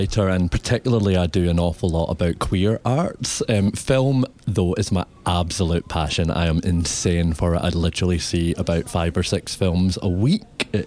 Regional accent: Scotland, United Kingdom; I'm very Scottish.

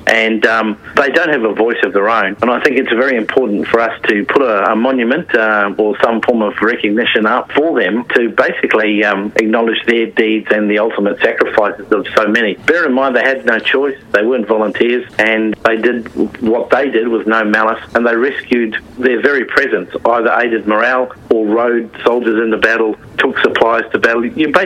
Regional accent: Queensland, Australia; for me being a Queenslander too.

